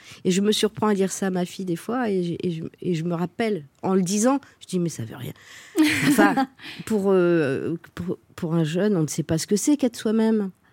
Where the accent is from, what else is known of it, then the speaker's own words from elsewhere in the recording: Verdun, Grand Est, France; born there; Bah oui, mais je suis née à Verdun, hein, n'oublions pas.